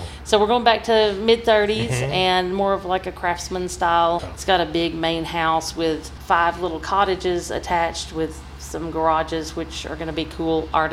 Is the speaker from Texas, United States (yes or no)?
yes; Texas, United States; So growing up in Texas, I came here with family.